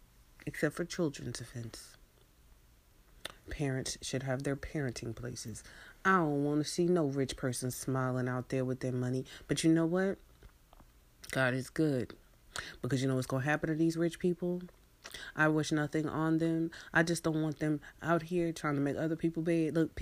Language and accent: English; Virginia, United States; And I'm from Virginia.